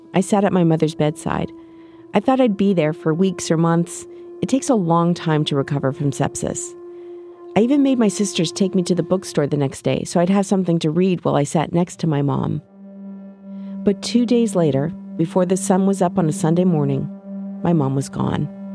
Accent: Winnipeg, Manitoba, Canada; Lori lives in Winnipeg, my hometown, about a 5-minute drive from my mom's apartment.

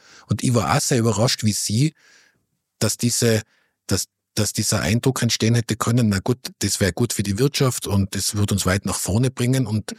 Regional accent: Tyrol, Austria; Jetzt tut mir das natürlich weh, als Tiroler zu sagen

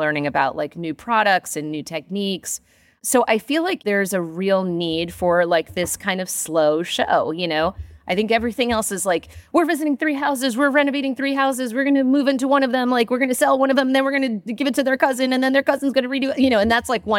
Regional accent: New York City, New York, United States; now in Allentown, United States; so I'm originally from Brooklyn.

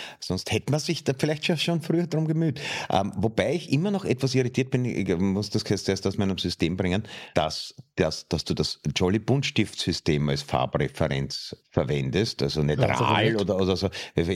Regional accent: Austria; dass man merkt, wir sind schon noch bei uns in Österreich.

